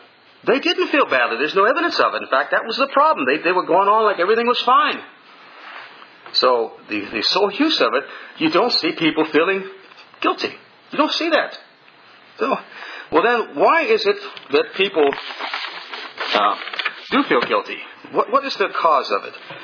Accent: East, United States; When I grew up in the East, boy, it seemed like every other Christian I met, they were running around under a cloud of guilt

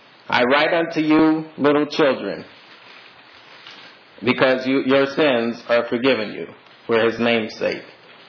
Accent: Oklahoma, United States; But I never lost my love for my home state of Oklahoma. It was always in the back of my mind that I love the state of Oklahoma. That's where I'm from.

